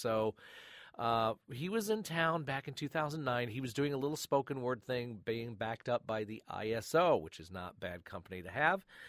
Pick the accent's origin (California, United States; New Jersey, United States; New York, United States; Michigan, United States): Michigan, United States; Flint; Yes, I grew up in Flint. Got out with all my fingers.